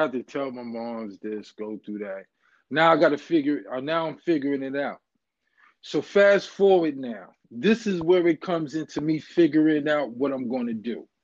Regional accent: New York, United States; You know, growing up in New York, a lot of that is around you.

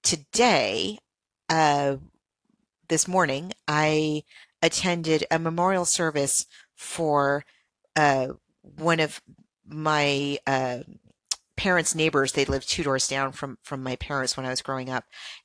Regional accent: San Diego, California, United States; I'm so grateful to be in San Diego, which is my hometown where I grew up

